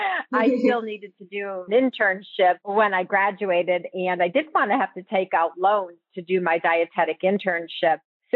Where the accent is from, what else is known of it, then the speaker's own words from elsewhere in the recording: Rocky River, Ohio, United States; But I grew up in Rocky River, Ohio, a suburb of Cleveland, and I'm one of six kids.